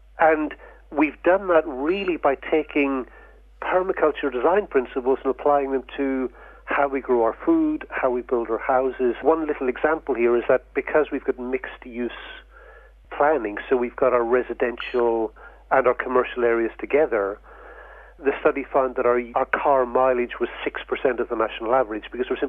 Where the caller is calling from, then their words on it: Scotland, United Kingdom; I can talk about the European, specifically the British context. I'm speaking from Scotland.